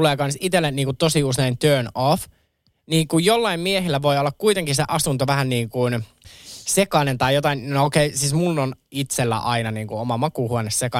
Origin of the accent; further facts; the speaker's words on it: Kerava, Uusimaa, Finland; kun mä nuoruuteni vietin Keravalla